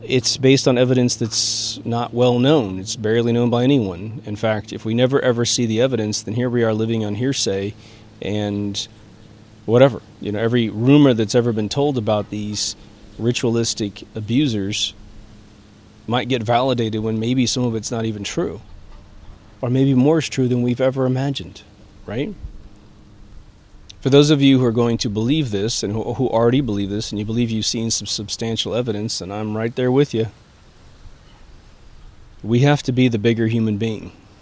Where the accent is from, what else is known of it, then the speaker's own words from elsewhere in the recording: Kansas, United States; now in Huntington Beach, United States; I'm from Kansas, so that's why it's weird. He was living in my hometown, now I'm living in his hometown.